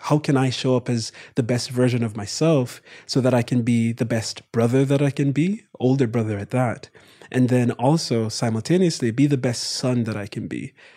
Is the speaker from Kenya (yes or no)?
no; Jamaica; My mom's from England, but my brother and I, born and raised in Jamaica.